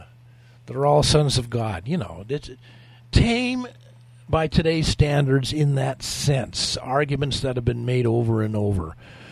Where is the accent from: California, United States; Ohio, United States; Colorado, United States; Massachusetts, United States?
California, United States; American woman that he met here in the Bay Area, and they raised four kids. I was number two. And we grew up in the Lutheran Church.